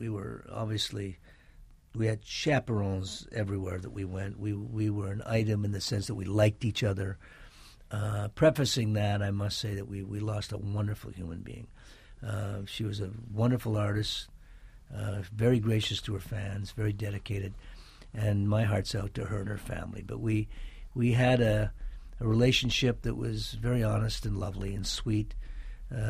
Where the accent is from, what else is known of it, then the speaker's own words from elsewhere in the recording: Canada; I was raised in Canada, as were my father and my mother.